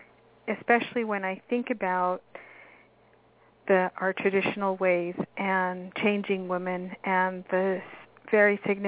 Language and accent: English; Tahotsoy, Arizona, United States; from as early as I can remember growing up in Tahotsoy, Arizona, I remember watching the women around me